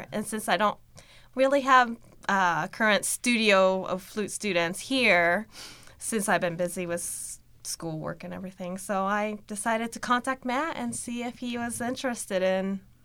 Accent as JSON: {"language": "English", "country": "Japan", "second_language": "English", "lives_now": "United States", "said": "I'm from Japan"}